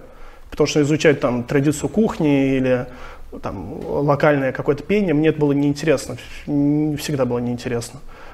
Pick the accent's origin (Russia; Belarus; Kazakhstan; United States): Russia; Moscow; Я родился в Москве